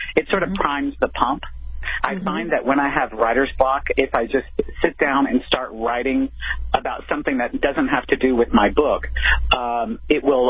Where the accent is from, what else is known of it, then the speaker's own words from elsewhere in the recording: the South, United States; I grew up in the South, and I really love New Orleans.